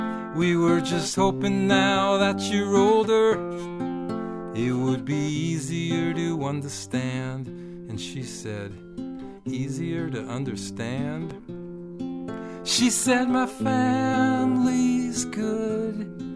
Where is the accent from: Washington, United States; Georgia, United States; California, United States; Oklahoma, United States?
California, United States; Los Angeles; now in Boulder, United States; Well, I grew up in Los Angeles.